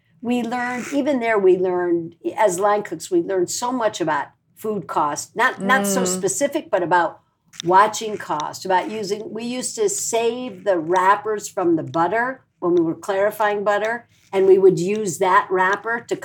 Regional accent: Midwest, United States; also born or lived in Chicago; You know, we're both from the Midwest.

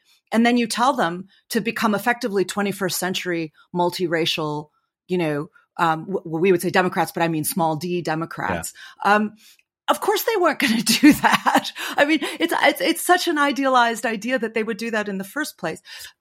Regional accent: United States; Like, there's a part of me I'm quite proud of that as an American.

